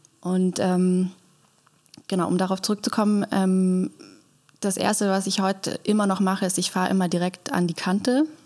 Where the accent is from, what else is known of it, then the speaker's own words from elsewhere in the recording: Rhineland, Germany; ich bin im Rheinland aufgewachsen